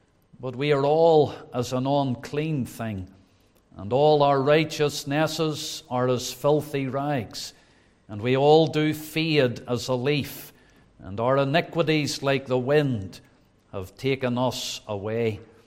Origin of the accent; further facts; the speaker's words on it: Belfast, Northern Ireland, United Kingdom; That was home to me. I originated from East Belfast. I was born in Redcar Street, just off the Woodstock Road. And then we moved to Orangefield. And then we moved up towards Castlereagh to the Branyell area.